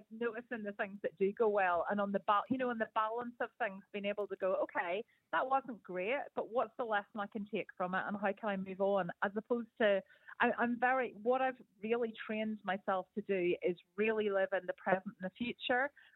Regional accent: Belfast, Northern Ireland, United Kingdom; now in Edinburgh, United Kingdom; I live in Edinburgh now, but I'm originally from Belfast, so I've got a bit of a kind of eclectic Celtic accent here

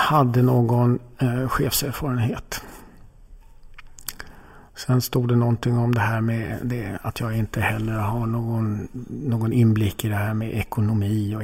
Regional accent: Norrbotten County, Sweden; Så att hemma i Norrbotten så har jag kvar gamla kompisar där som jag fortfarande träffas.

